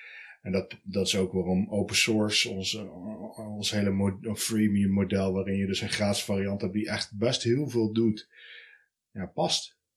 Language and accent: Dutch; Beuningen, Gelderland, Netherlands; Ik ben geboren in Beuningen, hier niet zo heel ver vandaan. Eigenlijk het volgende dorp. Daar opgegroeid als oudste in een gezin van drie.